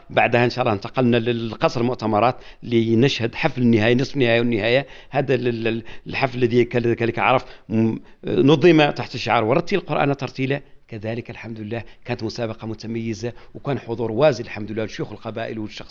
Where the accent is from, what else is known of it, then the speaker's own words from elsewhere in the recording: Morocco; وهذا الحمد لله الأمر جعلنا يعني كمغاربة أننا رغم المشكل قلة الماء